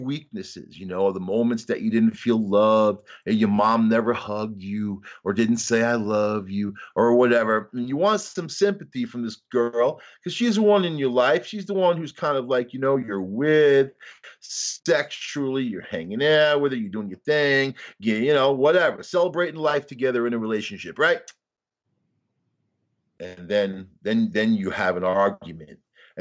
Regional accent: New York, United States; You see, I was raised on Long Island, multicultural school, diversity.

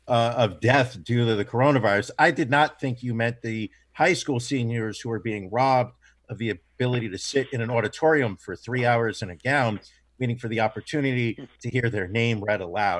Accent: New York, United States; as a New Yorker, somebody who woke up in the morning, the last week of March, wondering, how are we going to live like this?

